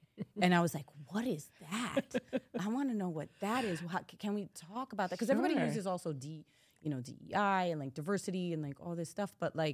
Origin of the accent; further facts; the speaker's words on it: Dominican Republic; Yeah, where are you from? I'm Dominican.